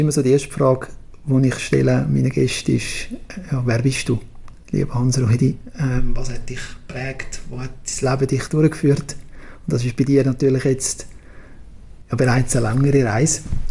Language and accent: German; Switzerland; accent: Swiss German; first language Swiss German; Und jetzt wechseln wir in unsere Muttersprache, auf Schweizerdeutsch, ja.